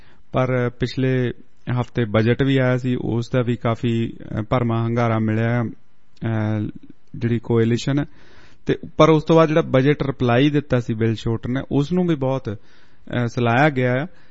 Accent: Punjab, India; now in Sydney, Australia; ਸੋ ਇਹ ਵੀ ਇਕ ਲੋਕ ਤੱਤ ਸਾਡੇ ਇਲਾਕੇ ਦੇ ਵਿਚ ਇਕ ਕਹਾਵਤ ਮੌਸਮ ਦੇ ਸਬੰਧ ਵਿਚ ਬਣੀ ਹੋਈ ਸੀ, ਸ਼ਾਇਦ ਮੈਨੂੰ ਲੱਗਦਾ ਸਾਰੇ ਪੰਜਾਬ ਦੇ ਵਿਚ ਹੀ ਹੋਊਗੀ, ਪਰ ਮੈਂ ਦੁਆਬੇ ਦੀ ਗੱਲ ਕਰਦਾ

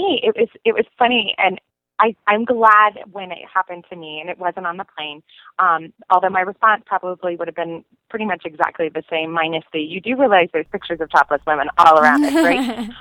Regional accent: Florida, United States; He grew up in France, and I grew up in South Florida. And so we came from a very different perspective on everything.

